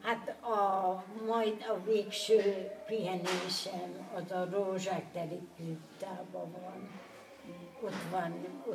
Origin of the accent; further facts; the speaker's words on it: Tiszaújfalu, Hungary; born there; Állítólag én vagyok itt a falu legöregebbje. Itt a faluban. Én már itt születtem, Tiszaújfalon, a Sárga iskola mellett.